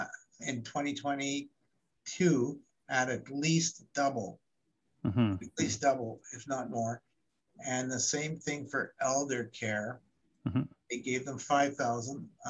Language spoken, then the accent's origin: English; United Kingdom; born there; moved away; I'm an immigrant. I was born in England.